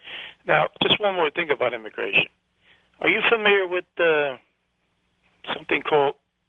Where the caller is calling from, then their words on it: New Jersey, United States; I'm calling from New Jersey.